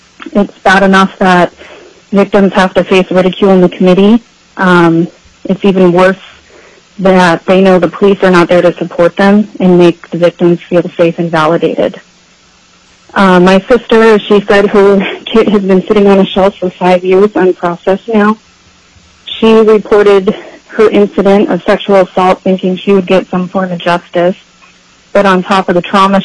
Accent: Anchorage, Alaska, United States; now in California, United States; I'm currently living in California, but I was also born and raised in Anchorage, Alaska.

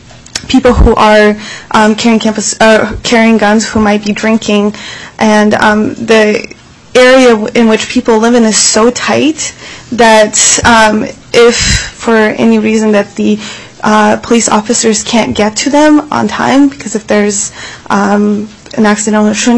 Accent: Anchorage, Alaska, United States; I am from Anchorage.

